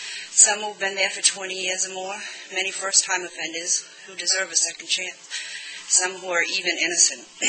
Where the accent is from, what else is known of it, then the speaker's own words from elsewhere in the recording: Sanford, United States; I'm from Sanford as well.